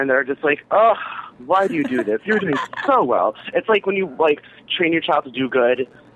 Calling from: New York City, New York, United States; I'm calling from the Bronx, New York.

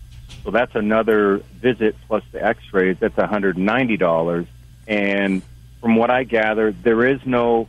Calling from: Wyoming, United States; Well, I'm truck driving here in Wyoming.

